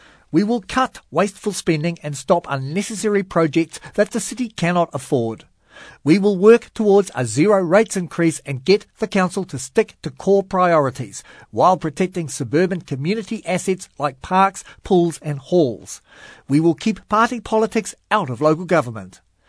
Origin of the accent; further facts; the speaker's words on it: Wellington, New Zealand; Being born and bred in Wellington from a family of local business owners, I understand firsthand the pressures our community is under.